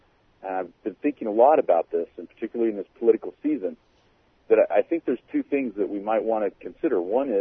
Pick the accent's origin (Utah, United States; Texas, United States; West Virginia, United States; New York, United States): Utah, United States; now in Louisville, United States; Dr. Mohler, I grew up in Utah, which is, I believe, the only state where Bill Clinton finished third